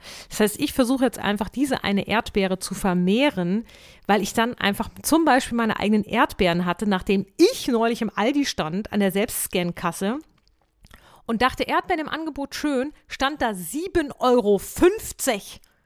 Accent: Hesse, Germany; Ist ja schön hier in Hessen, wo ich herkomme, da sagt man ja China.

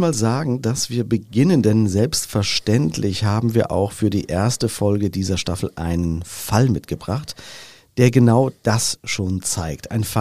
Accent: Fulda, Hesse, Germany; wir sind ja in Fulda im Osten Hessens aufgewachsen

